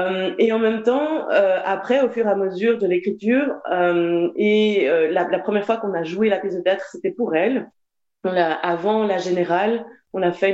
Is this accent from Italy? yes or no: no; Belgium; also born or lived in Peru; Nos parents ont une histoire de migration. Moi, je suis née au Pérou, mais j'arrive en Belgique quand j'étais toute petite.